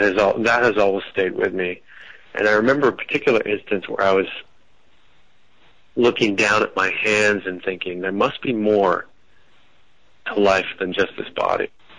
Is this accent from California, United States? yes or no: yes; California, United States; And I was raised in the San Gorgonio Mountains. I guess they're just north of Palm Springs.